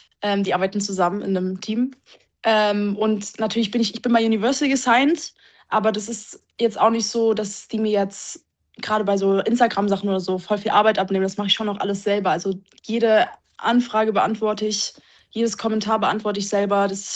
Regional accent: Kassel, Hesse, Germany; Komm, sprich aus Kassel.

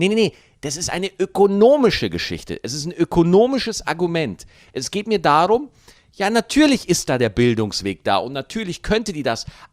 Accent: Bavaria, Germany; Ich habe als Bayer nur Nachteile.

